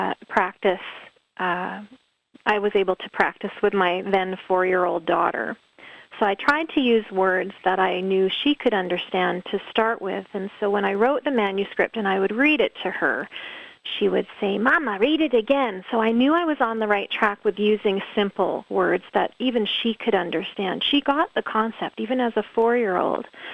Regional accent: Vernon, British Columbia, Canada; back in the 1980s, my family and I grew up in Vernon, British Columbia, and we lived on the shores of Okanagan Lake.

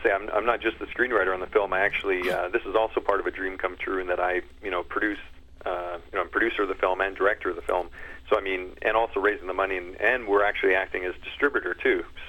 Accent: Foam Lake, Saskatchewan, Canada; the summer I became a Christian when I was 9 years old. And I came home from Bible camp, and I was on the farm in Foam Lake

